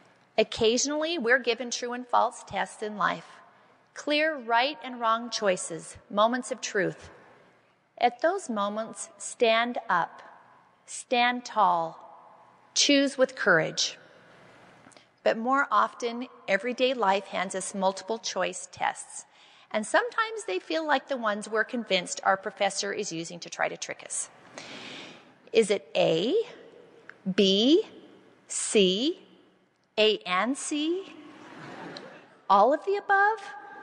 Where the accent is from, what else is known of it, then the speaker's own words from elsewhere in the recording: Provo, Utah, United States; also born or lived in Harrisburg; Although I grew up in Provo, right before my junior year of high school, my family moved to Harrisburg, Pennsylvania.